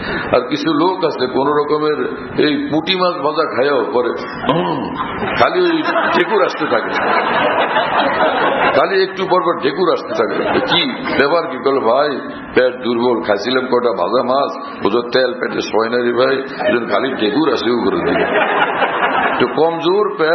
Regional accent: Shariatpur, Dhaka Division, Bangladesh; আমার বাড়ি শরীয়তপুরের সেই এলাকায় যেখানে গাঁজাখোরদের এই দরবার টরবার থাকে

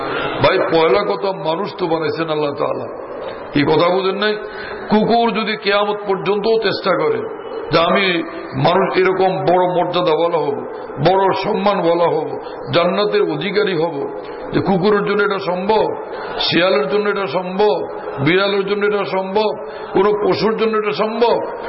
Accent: Bhola, Barisal Division, Bangladesh; আমি ভোলার মানুষ, গাঁওগ্রাম থেকে আসছি, শহরের জীবন তখনও তেমন কিছুই বুঝতাম না

